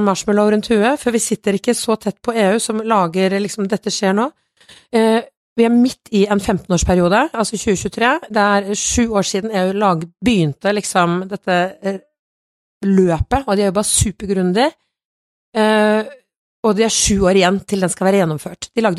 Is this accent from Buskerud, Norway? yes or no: yes; Kongsberg, Buskerud, Norway; jeg kommer fra Kongsberg selv